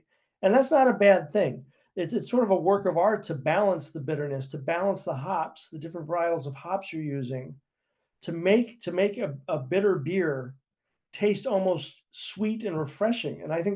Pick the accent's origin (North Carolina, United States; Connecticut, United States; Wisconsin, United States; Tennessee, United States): North Carolina, United States; Charlotte; moved away as an adult; also born or lived in New York; I grew up in Charlotte, North Carolina. My family moved from upstate New York when I was two. So we were part of the Northern Infusion that changed a lot of the metro area. And I left Charlotte I think it was 2002.